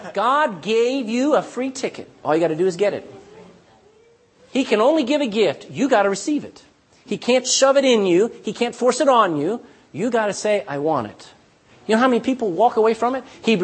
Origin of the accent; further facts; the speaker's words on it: Ireland; And if it does, we're Irish, amen? We live here.